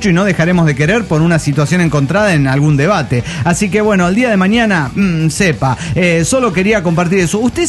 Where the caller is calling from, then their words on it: Salta, Argentina; de Salta, Argentina